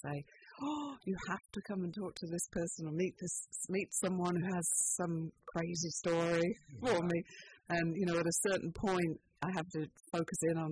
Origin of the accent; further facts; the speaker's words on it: East of England, United Kingdom; Well, I grew up in the Fens. I don't know if too many people are familiar with the Fenland area, but it's Cambridgeshire, Lincolnshire, Norfolk borders, and about 100 miles north of London